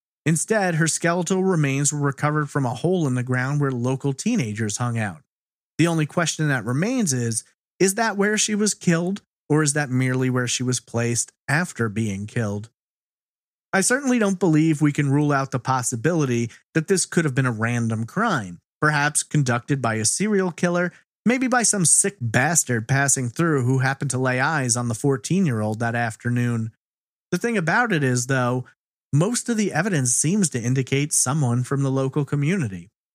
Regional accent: Long Island, New York, United States; As someone who was born and raised on Long Island

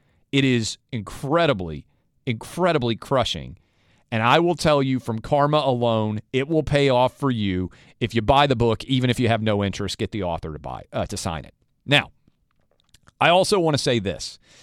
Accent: Nashville, Tennessee, United States; to Nashville, my hometown, and Milwaukee.

